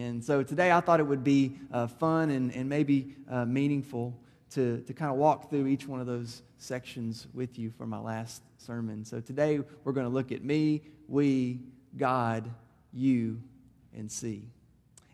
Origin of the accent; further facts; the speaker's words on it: Murfreesboro, Tennessee, United States; First United Methodist Church in my hometown of Murfreesboro, Tennessee.